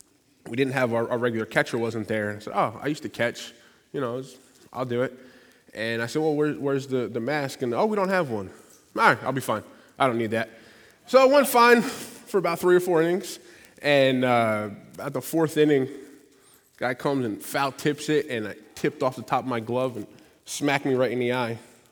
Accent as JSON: {"language": "English", "region": "New York", "country": "United States", "said": "Could be from I'm from New York, but I grew up playing baseball."}